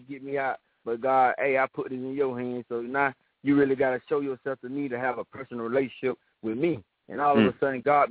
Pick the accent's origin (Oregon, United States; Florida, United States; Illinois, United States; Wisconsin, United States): Florida, United States; Apopka; I'm from Apopka, Florida. That's like 10 minutes, 15 minutes from Orlando.